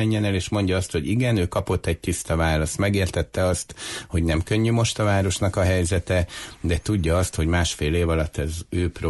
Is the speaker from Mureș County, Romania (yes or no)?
no; Odorheiu Secuiesc, Harghita, Romania; nagyon sokszor használjuk mi udvarhelyiként ezt a két várost, meg példálózunk velük.